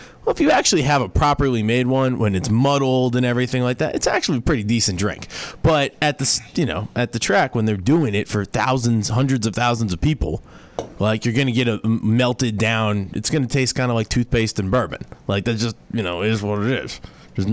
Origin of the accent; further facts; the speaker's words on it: Indiana, United States; I know. I grew up on a southern Indiana golf course.